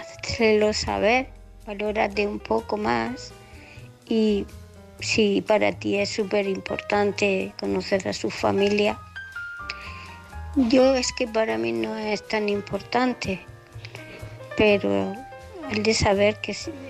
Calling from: Murcia, Region of Murcia, Spain; de Murcia.

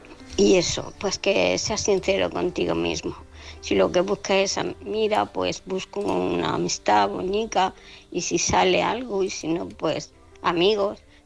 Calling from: Murcia, Region of Murcia, Spain; de Murcia.

